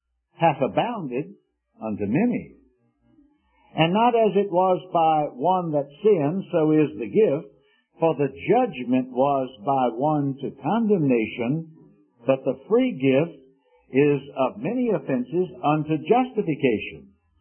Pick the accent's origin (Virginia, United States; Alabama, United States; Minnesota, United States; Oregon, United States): Virginia, United States; Richmond; It was the latter part of 1954 in my hometown of Richmond, Virginia.